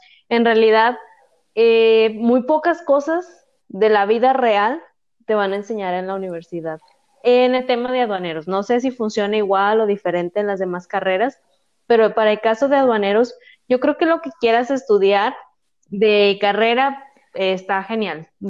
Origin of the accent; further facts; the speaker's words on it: northern Mexico, Mexico; ni se notó que somos norteñas